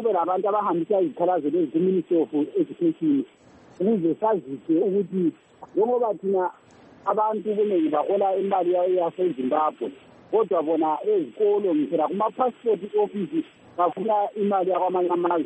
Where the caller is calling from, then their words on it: Botswana; I'm calling from Botswana.